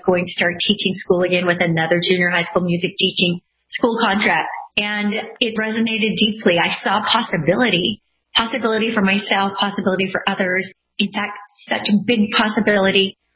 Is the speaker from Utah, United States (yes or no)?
yes; Utah, United States; I grew up in Utah, so I was familiar with network marketing